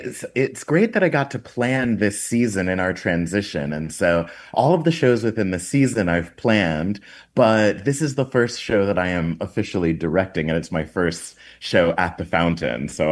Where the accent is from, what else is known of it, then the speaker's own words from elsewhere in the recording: Stuttgart, Baden-Württemberg, Germany; also born or lived in Wiesbaden / South Florida; I was born in Wiesbaden, and then my mother moved down to southern Germany, and so lived in both Stuttgart and then with my dad at moments in South Florida. So, yeah, from a lot of places.